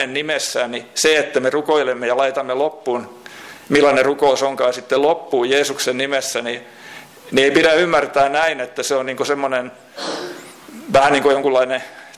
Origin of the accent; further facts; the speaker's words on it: Southwest Finland, Finland; minulla on ihan todennäköisesti lapsuuden päiviltä muisto käynnistä Turun linnassa, kun olen kotoisin aika läheltä sieltä seudulta.